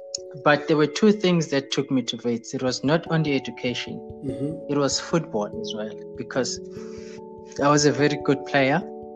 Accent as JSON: {"language": "English", "town": "Newcastle", "region": "KwaZulu-Natal", "country": "South Africa", "tie": "born or raised there", "said": "I grew up in Newcastle, KwaZulu-Natal. It's a third largest town in KwaZulu-Natal in terms of population, and in terms of economy, it's fourth. So it's a very vibrant town. I grew up here and I started here until grade 12. Then I moved to study in Johannesburg"}